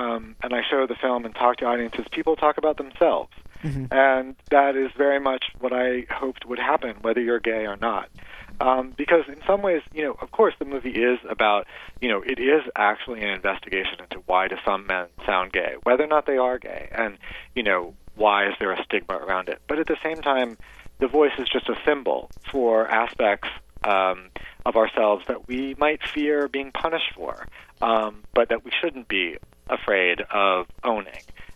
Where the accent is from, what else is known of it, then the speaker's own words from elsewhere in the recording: the South, United States; I grew up in the South, very conservative town in the 80s, and I knew that my voice potentially identified me as gay.